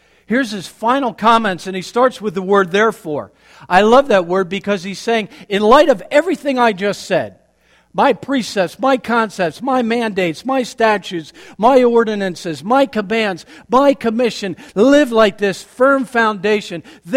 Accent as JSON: {"language": "English", "region": "Pennsylvania", "country": "United States", "tie": "born or raised there", "moved": "yes", "lives_now": "Florida, United States", "said": "Now, you know I grew up in Pennsylvania. The Lord transplanted me down into Florida in 97."}